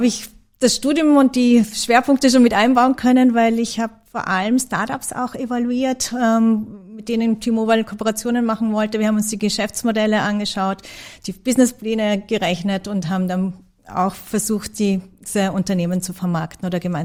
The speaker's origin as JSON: {"language": "German", "town": "Graz", "region": "Styria", "country": "Austria", "tie": "born or raised there", "said": "Ja, also ich bin geborene Grazerin."}